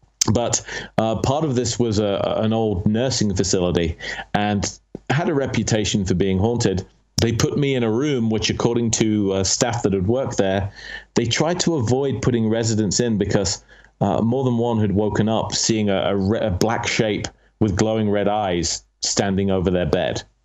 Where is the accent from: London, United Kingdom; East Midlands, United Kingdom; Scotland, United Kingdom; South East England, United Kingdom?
East Midlands, United Kingdom; Syston; I grew up in Leicester, a small town called Syston, actually